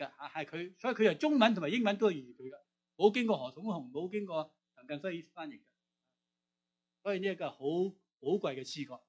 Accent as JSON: {"language": "Chinese", "region": "Guangdong", "country": "China", "said": "是我们广东人才有知道历史的"}